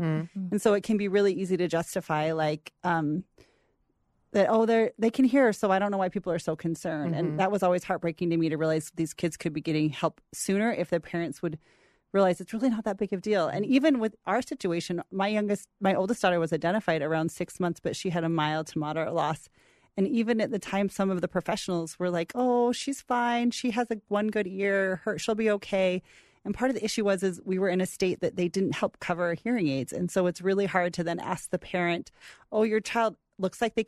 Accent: Boise, Idaho, United States; You know, I grew up here in Boise. I remember going to my first concert as a teenager

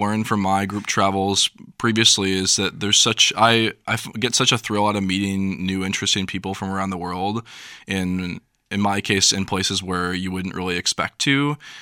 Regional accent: United States; And obviously, as an American, Cuba has this kind of, you know, ooh, Cuba, you know, thing.

